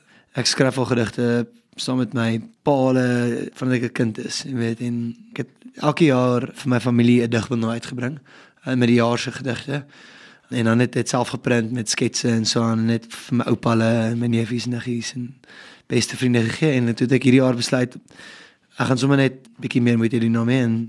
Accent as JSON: {"language": "Afrikaans", "town": "Paarl", "region": "Western Cape", "country": "South Africa", "tie": "born or raised there", "said": "Toe ek klein was in die Parel het ons kaalvoet rugby gespeel in 3 dae in die winter."}